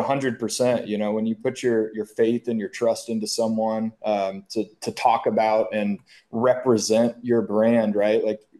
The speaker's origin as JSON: {"language": "English", "town": "Kansas City", "region": "Kansas", "country": "United States", "said": "Like we're from Kansas City, Flatland, Kansas."}